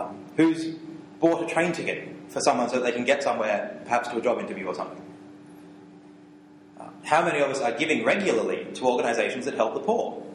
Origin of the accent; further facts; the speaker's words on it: New South Wales, Australia; I'm from Western Sydney